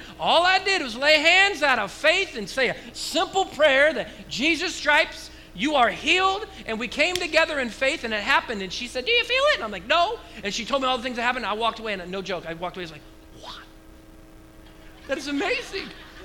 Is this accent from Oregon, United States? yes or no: yes; Oregon, United States; I was born and raised in Oregon. I definitely know about water. Rains all the time.